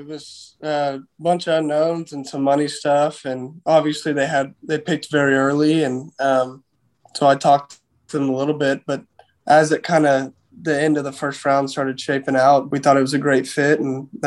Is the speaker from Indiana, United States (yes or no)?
no; Houston, Texas, United States; but he's from Houston and I'm from the Houston area.